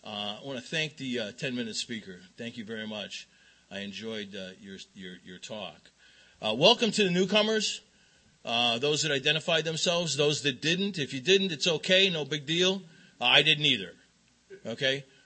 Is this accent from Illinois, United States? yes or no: yes; Chicago, Illinois, United States; I grew up in Chicago, and unlike the first speaker, I'm an Irish Catholic from Chicago, and my family loved to drink.